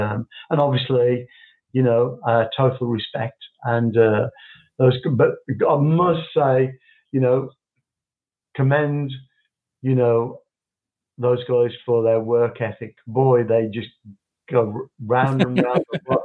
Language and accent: English; United Kingdom; obviously being British, you know … whatever.